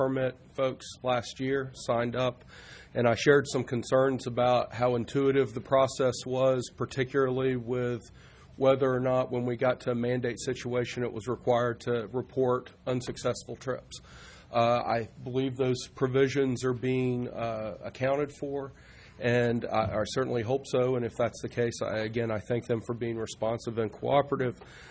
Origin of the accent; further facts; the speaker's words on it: Falls Church, Virginia, United States; I'm here from Falls Church, Virginia.